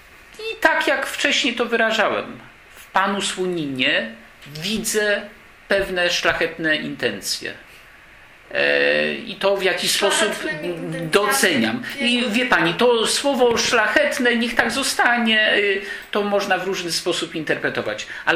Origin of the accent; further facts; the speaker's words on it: Elbląg, Warmian-Masurian Voivodeship, Poland; chociaż ja mu jako elblążanin życzę jak najlepiej